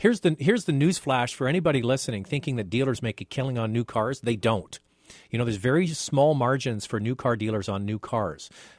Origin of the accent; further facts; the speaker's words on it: Scotland, United Kingdom; I'm Scottish, too. Actually, I'm going to Scotland this summer to visit my mom, who still lives there.